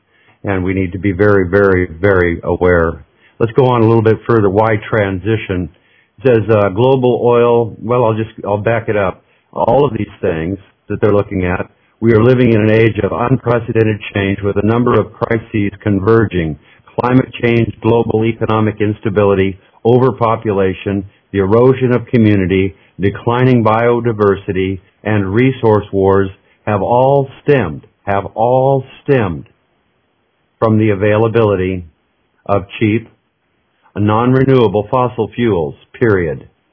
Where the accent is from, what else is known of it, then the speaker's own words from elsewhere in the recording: Alaska, United States; I know because I was in Alaska, I was raised in Alaska